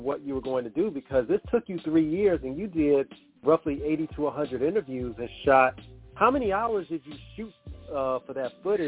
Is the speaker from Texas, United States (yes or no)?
no; Virginia, United States; Myself growing up in Virginia, especially, you know, being a hard rock, heavy metal fan as well.